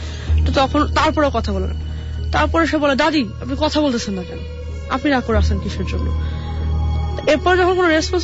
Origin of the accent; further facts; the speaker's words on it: Rooppur, Rajshahi Division, Bangladesh; আর আমি এবার আমার গ্রামের ঘটনা দিয়ে শুরু করছি। আমার গ্রাম হচ্ছে রূপপুরে, এটা হচ্ছে পাবনা জেলার ঈশ্বরদি থানার মধ্যে পড়ছে, এটা পদ্মা নদীর একদম পাশে